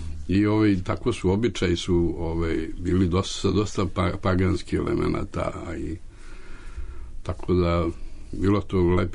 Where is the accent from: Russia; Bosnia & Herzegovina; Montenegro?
Bosnia & Herzegovina; Drvar, Federation of Bosnia and Herzegovina; also born or lived in Zmijanje; inače sam rastao u Drvaru koji je bio komunistička čaršija i tu nije bilo priče ni o Božiću ni o pravoslavnoj novoj godini, ali tu u mom zavičaju tamo gdje sam ja rođen